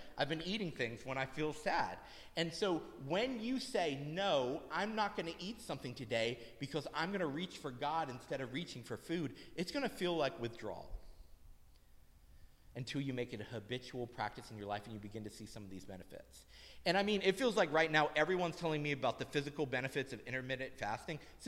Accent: Pittsburgh, Pennsylvania, United States; born there; now in Philadelphia, United States; I was born in Pittsburgh and I wanted to come back to the Northeast area.

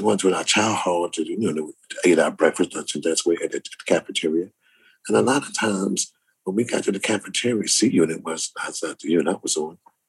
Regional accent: Philadelphia, Pennsylvania, United States; But a lot of this took place, born and bred in Philadelphia.

